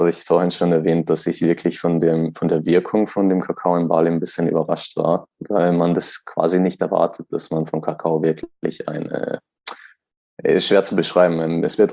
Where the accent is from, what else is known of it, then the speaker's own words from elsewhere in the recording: Austria; also ich komme aus Österreich